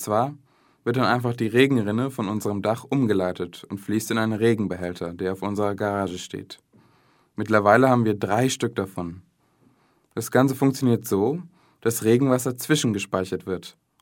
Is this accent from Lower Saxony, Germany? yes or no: no; Cologne, North Rhine-Westphalia, Germany; born there; bin 24 Jahre alt, bin gebürtig aus Köln und da studiere ich im Moment BWL im 5. Semester.